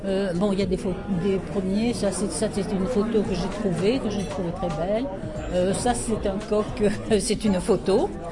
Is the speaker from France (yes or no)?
yes; Nouvelle-Aquitaine, France; Je suis originaire du Médoc.